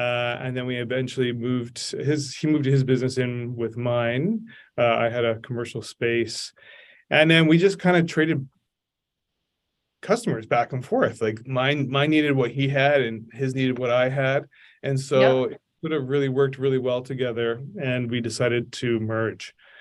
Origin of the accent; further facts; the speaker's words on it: Calgary, Alberta, Canada; moved away; And it's funny, I came from Calgary. That's where I started.